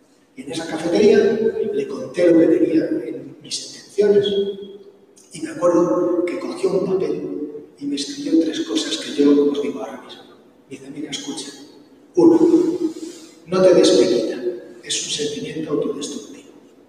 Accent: Collado Villalba, Community of Madrid, Spain; Recuerdo ir llorando por Collado Villalo, porque soy de Collado Villalo, y mientras paseaba vi la montaña otra vez.

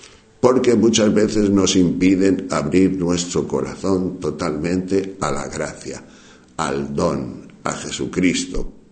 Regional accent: Sahagún, Castile and León, Spain; Cuando yo era pequeño iba a ver películas en mi pueblo que mi madre solo me dejaba. Era un pueblo pequeño. En Sagún de Campos se llama ese pueblo, en la provincia de León.

